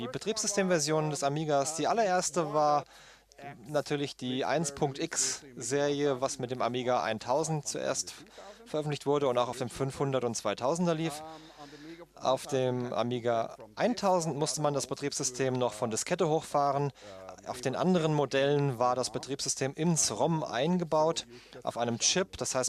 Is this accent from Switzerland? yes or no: no; Austria; Ich selber bin aus Österreich, deshalb sind das deutsche Bücher.